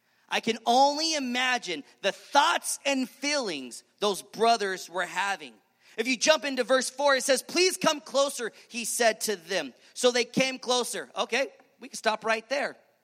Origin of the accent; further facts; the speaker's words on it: Nebraska, United States; I'm from Nebraska, whoop, whoop, right? All that wonderfulness.